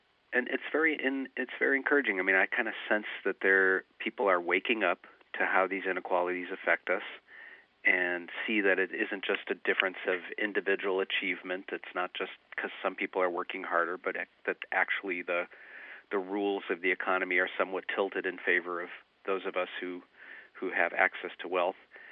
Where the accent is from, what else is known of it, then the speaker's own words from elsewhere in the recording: Detroit, Michigan, United States; I grew up in the 1%, but I was also very attuned to, growing up in Detroit, the kind of amazing inequalities around me.